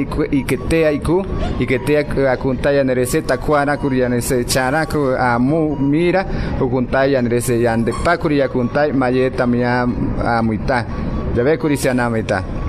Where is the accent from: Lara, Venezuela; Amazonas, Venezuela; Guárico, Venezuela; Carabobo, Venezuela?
Amazonas, Venezuela; San Carlos de Río Negro; born there; nací en San Carlos de Río Negro, específicamente un poquito más abajo, en el año 1967, un 13 de julio.